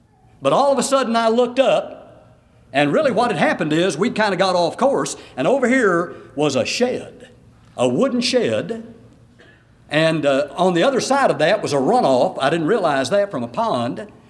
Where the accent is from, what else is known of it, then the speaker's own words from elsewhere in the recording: Houston, Texas, United States; Now, I grew up in Houston, Texas. Never hardly snowed in Houston, maybe a little flake now and then.